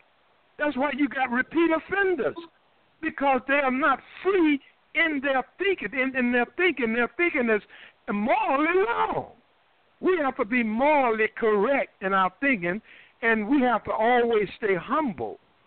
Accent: United States; those of us born here in America, African Americans, I'm talking about in particular, we was raised here in America as slaves

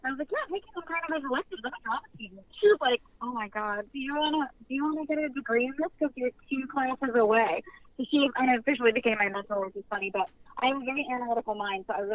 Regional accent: Roanoke, Virginia, United States; I can hear it because I am from Roanoke, Virginia, which is where I was born and raised.

